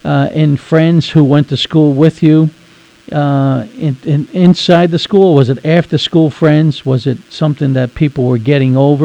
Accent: New York City, New York, United States; I grew up in Catholic school, Our Lady of Mount Carmel in New York City.

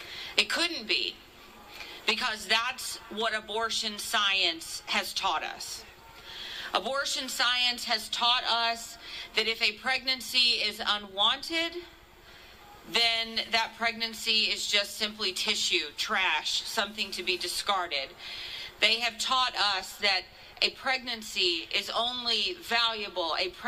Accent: Texas, United States; I'm from Texas, so howdy. Obviously, I'm from Texas because I didn't bring a coat.

